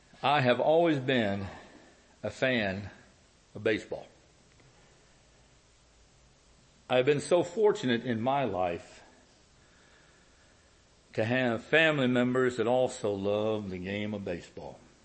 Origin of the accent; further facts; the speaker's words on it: Franconia, Virginia, United States; When I was just a young tyke I grew up in Franconia, down in Burgundy Village and over in Franconia.